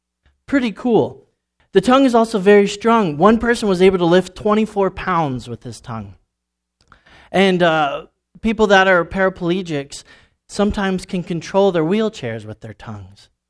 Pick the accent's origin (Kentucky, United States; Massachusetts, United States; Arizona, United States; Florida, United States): Florida, United States; I grew up in Florida, so we had a mix of many different types of dialects.